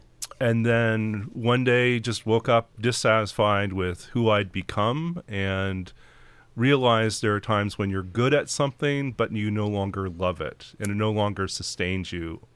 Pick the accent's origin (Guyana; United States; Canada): Canada; also born or lived in Saudi Arabia / Taiwan; So I'm kind of an international transplant. I grew up in Canada, but also Saudi Arabia, Taiwan. Before returning back to Canada. My father originally taught English second language in universities.